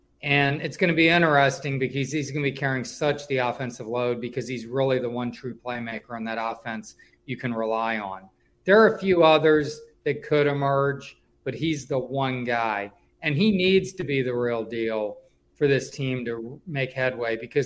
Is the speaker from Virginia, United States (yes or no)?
yes; Richmond, Virginia, United States; I mean, I come from Richmond.